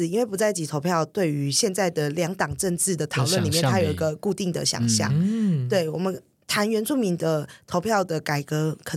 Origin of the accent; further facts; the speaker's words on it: Taipei, Taiwan; 我从小是在台北长大的原住民青年，那我是原汉混血，我从来都没有一些部落经验。